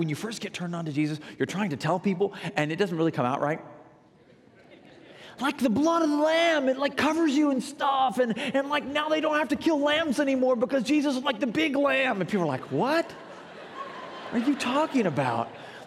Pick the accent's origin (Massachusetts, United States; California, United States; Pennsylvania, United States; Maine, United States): California, United States; now in Texas, United States; Now, I live in Texas, but I haven't always. You probably tell by the way I talk. I grew up in California, and we live near Tyler, Texas.